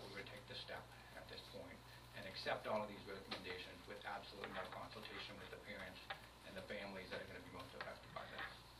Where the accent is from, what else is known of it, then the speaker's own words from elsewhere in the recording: Durham Bridge, New Brunswick, Canada; I'm from the Durham Bridge area.